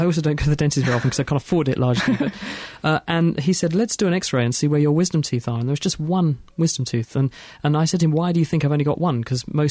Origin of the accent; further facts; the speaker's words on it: Minneapolis, Minnesota, United States; And I'm from Minneapolis, Minnesota.